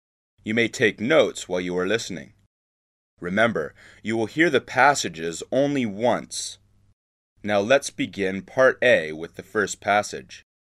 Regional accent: United States; As an American high school principal, I worry

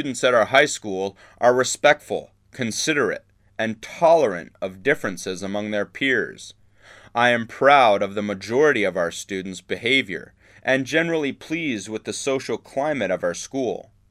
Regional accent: United States; As an American high school principal, I worry

